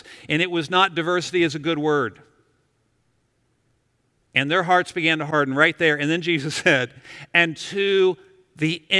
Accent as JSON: {"language": "English", "town": "Winchester", "region": "Virginia", "country": "United States", "tie": "born or raised there", "said": "My hometown, beautiful Winchester, Virginia. Every year, Apple Blossom Festival. Oh, yes. When I was a kid, you'd go downtown to the fair. We were somebody. Well, I mean, it was a little town"}